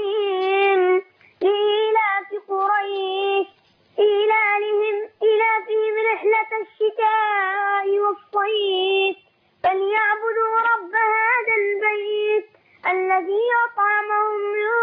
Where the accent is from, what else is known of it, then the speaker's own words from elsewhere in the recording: Libya; انا من ليبيا